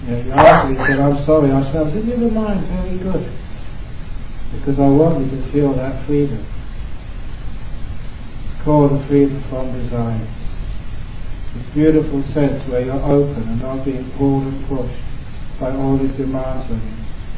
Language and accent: English; England, United Kingdom; I'm an Englishman.